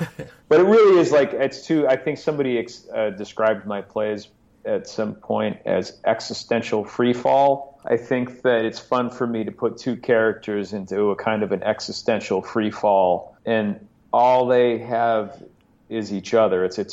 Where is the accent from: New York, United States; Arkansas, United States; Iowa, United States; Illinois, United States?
Illinois, United States; Chicago; I grew up in Chicago, where a lot of people have their own space.